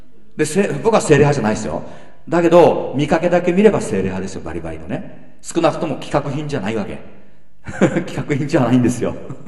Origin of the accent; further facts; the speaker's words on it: Omori, Tokyo, Japan; born there; 私の親っていうのは、大森で所帯を持ちましてですね、田舎から出てきて、で、大森で私も生まれたんです。